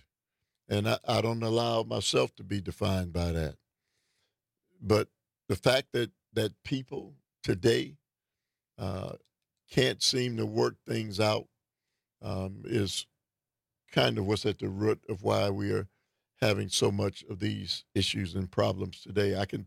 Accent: Detroit, Michigan, United States

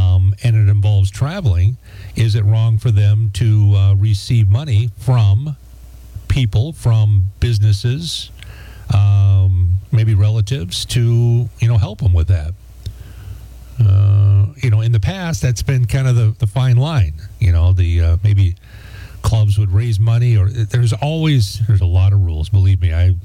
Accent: Eau Claire, Wisconsin, United States; I grew up down in the Eau Claire area and lived there all my high school years and stuff.

